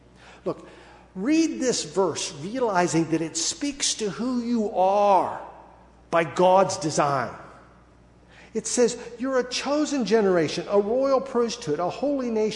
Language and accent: English; West Virginia, United States; knew I grew up in West Virginia, when friends lived across the hollow and not across the parking lot or across the other subdivision.